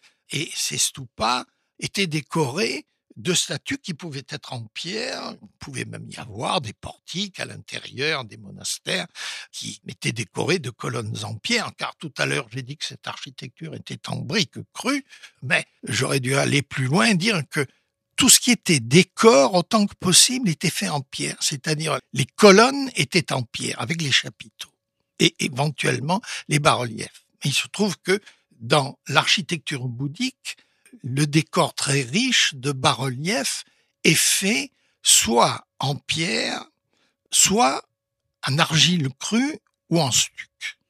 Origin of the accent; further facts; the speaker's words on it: France; ça a toujours été comme ça chez nous en France